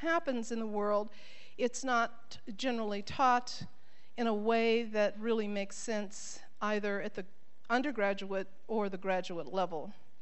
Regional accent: Ohio, United States; I'm from the Midwest in the United States, from a state called Ohio.

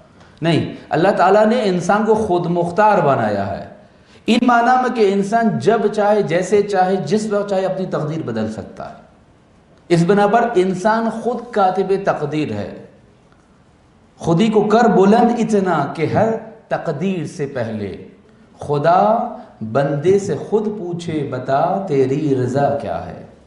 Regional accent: Karachi, Sindh, Pakistan; میں چونکہ بہرحال کراچی سے آیا ہوں تو ممکن ہے کہ میرے لہجے کو سننے میں آپ کو کوئی مشکل پیش آ رہی ہو.

